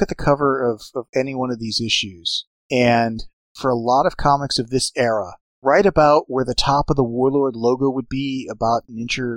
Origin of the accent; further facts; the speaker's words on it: San Diego, California, United States; When I was growing up in San Diego, and this is a tangent and I know it